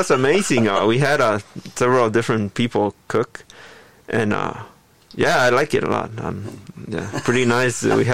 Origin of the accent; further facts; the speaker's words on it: Los Angeles, California, United States; I come from Southern California, the Los Angeles area.